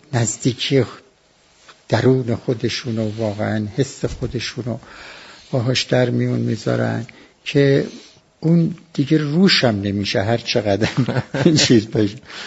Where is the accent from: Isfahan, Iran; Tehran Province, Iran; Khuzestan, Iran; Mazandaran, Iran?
Khuzestan, Iran; Andimeshk; born there; که شناسنامه من اجبارا از همون اندیمش گرفته شده و خب در هر صورت اونجا به دنیا اومدیم